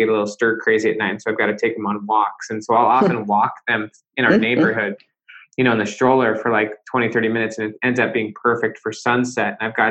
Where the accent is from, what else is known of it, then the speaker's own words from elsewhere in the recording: Salt Lake City, Utah, United States; I grew up in Utah, in Salt Lake City, Utah.